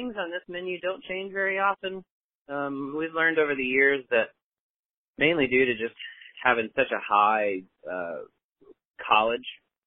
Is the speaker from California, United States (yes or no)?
yes; San Diego, California, United States; I grew up out west in San Diego, always had a drive for Mexican food